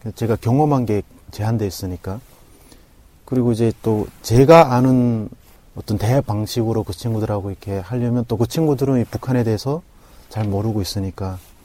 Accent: North Korea; 북한에서 왔다라고 했을 때는

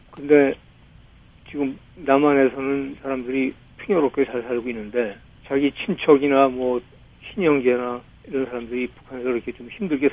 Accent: South Korea; moved away as an adult; 저는 이제 해외로 나가서 공부를 하고, 물론 해외 나가서 공부할 때도 항상 나는 한국 사람이라서 열심히 해야 된다.

